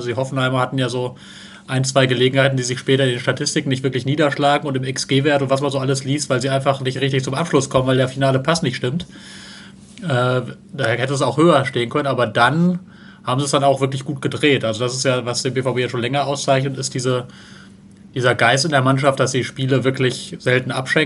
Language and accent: German; North Rhine-Westphalia, Germany; Ja, ich stamme aus Westfalen